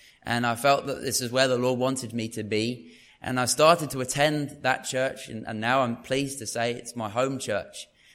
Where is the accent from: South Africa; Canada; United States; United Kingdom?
United Kingdom; Worthing, South East England; my hometown of Worthing.